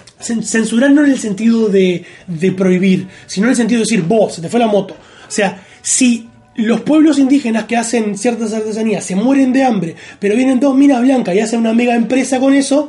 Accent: Uruguay; born there; Por el azar que te tocó nacer acá, un azar de padres como me tocó a mí

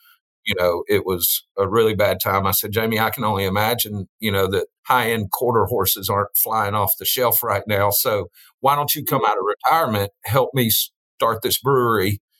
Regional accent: Gadsden, Alabama, United States; we started construction of our production facility in Gadsden, my hometown.

